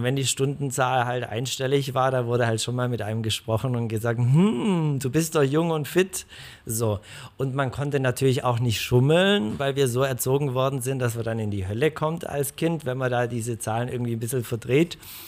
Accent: Leonberg, Baden-Württemberg, Germany; Ich bin in Leonberg geboren und in Leonberg aufgewachsen.

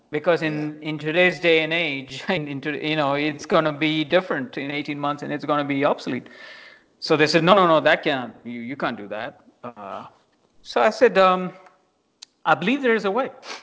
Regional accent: Singapore; born there; I was born in Singapore, obviously.

